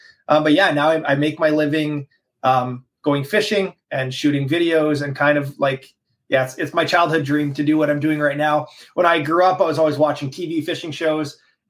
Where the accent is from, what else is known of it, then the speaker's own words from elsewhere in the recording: Manitoba, Canada; now in Kenora, Canada; I just turned 30 years old. I'm from Southern Manitoba. Now I live on the not too far from Lake of the Woods, Kenora.